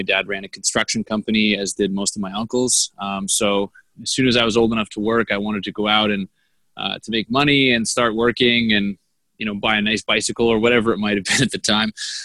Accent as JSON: {"language": "English", "country": "Canada", "lives_now": "United States", "said": "and I'm from Canada originally, and he was living in California."}